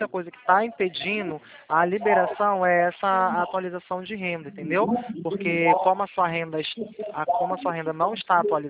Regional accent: Rio de Janeiro, Brazil; sou do Rio.

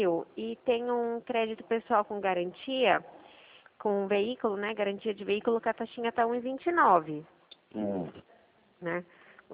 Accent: Itu, São Paulo, Brazil; Eu sou daqui de Itu.

